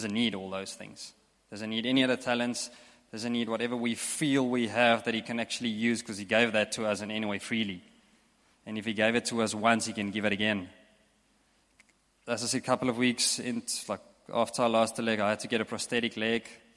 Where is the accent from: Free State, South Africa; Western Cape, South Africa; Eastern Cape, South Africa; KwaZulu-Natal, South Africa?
Free State, South Africa; Bloemfontein; I grew up in the States, Bloemfontein, Free States, in the middle of South Africa.